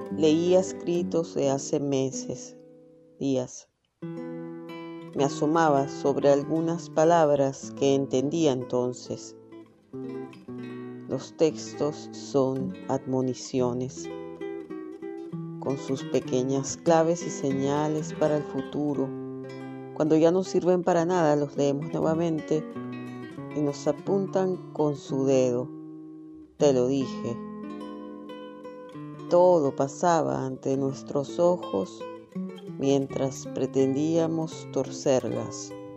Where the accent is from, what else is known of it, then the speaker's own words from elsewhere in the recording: Caracas, Capital District, Venezuela; born there; nací en Caracas en mayo de 1968.